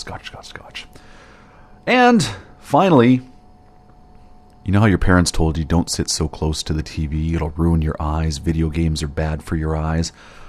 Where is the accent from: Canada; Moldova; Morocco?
Canada; As a Canadian